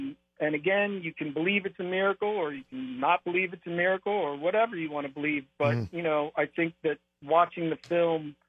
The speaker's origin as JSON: {"language": "English", "region": "Ohio", "country": "United States", "tie": "born or raised there", "said": "Well, you know, I'll tell you, growing up in Ohio, it's a different, like watching my sons go through high school."}